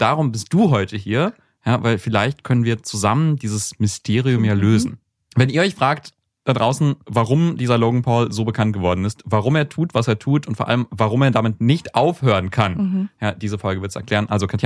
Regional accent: Koblenz, Rhineland-Palatinate, Germany; Ja, ich bin in Koblenz aufgewachsen.

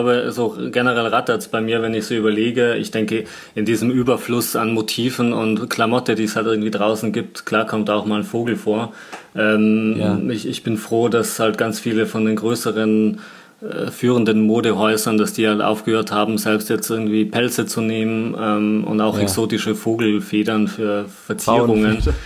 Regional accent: Tyrol, Austria; born or raised there

